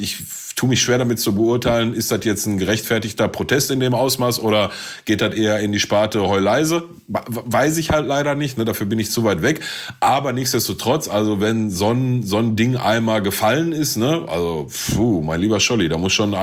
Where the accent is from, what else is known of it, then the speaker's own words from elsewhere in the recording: Gelsenkirchen, North Rhine-Westphalia, Germany; ich komme aus Gelsenkirchen.